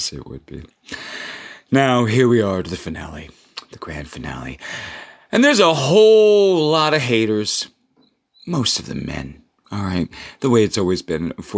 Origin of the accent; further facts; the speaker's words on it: Los Angeles, California, United States; It's a group from my hometown of Los Angeles